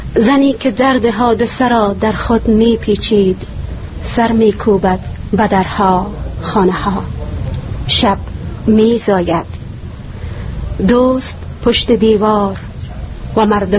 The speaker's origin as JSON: {"language": "Persian", "country": "Iran", "tie": "born or raised there", "also_born_or_lived": "Afghanistan", "said": "کلن در ایران متولد افغانستان هستم، ولی که در ایران رشد و نمای اینجا بوده، تحصیلاتم تا مقطع لیسانس هست."}